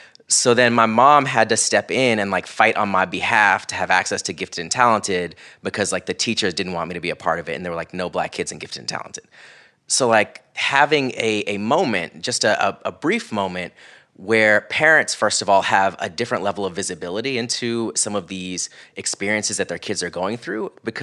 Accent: Florida, United States; growing up in Central Florida. I went to a predominantly white elementary school. It was really conservative. It was a private school. I was like one of only a handful of Black kids in the entire, you know, school.

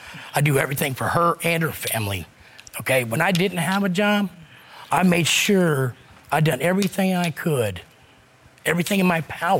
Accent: Southern US, United States; But guess where I'm from? I'm from the South. It's suck it up, buttercup.

